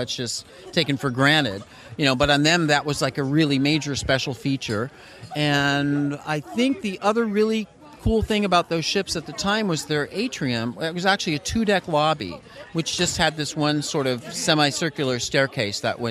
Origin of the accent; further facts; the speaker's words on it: Los Angeles, California, United States; Yeah, well, for me, I grew up in Los Angeles